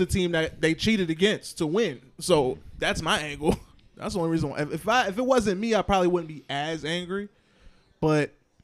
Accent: Atlanta, Georgia, United States; If y'all didn't know, as y'all should, I am from Atlanta.

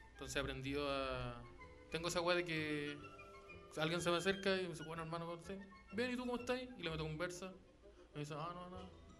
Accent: La Cisterna, Santiago Metropolitan Region, Chile; porque igual soy de la Cisterna

